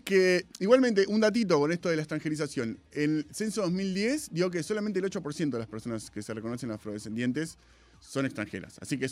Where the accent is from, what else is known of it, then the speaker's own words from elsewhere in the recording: Argentina; ir a Brasil y que no me crean cuando decía, no, soy argentino, no me cree.